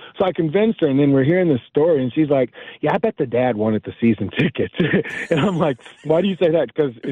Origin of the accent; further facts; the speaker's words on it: Chicago, Illinois, United States; You know, I'm from Chicago, so that's like me telling my wife, hey, do you want a suite with Reinsdorf?